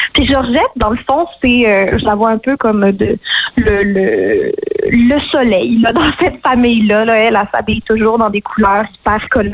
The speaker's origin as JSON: {"language": "French", "region": "Ontario", "country": "Canada", "said": "Moi, en tant que franco-ontarienne, c'était semblable à des accents que j'avais déjà entendus dans la région"}